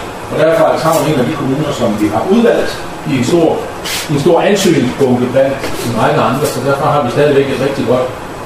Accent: North Denmark Region, Denmark; Så er Nordjylland mit barndomshjem, jeg er født og opvokset i godt nok på den forkerte side af fjorden i forhold til, hvor vi er nu

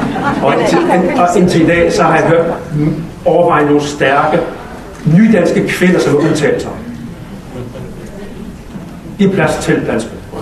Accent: Copenhagen, Capital Region of Denmark, Denmark; Jeg kommer fra København Nordvest.

